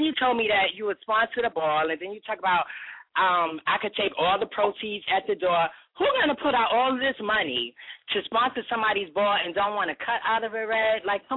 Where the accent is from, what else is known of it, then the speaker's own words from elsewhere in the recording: South Carolina, United States; Especially if I came all the way from South Carolina to cold New York, it would have been on inside that Marriott